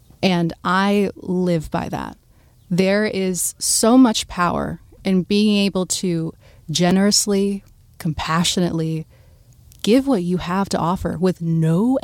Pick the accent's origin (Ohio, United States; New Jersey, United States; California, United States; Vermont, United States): Ohio, United States; Swanton; I grew up in Swantucky, and Oak Openings was my backyard. I have a lot of love for that space.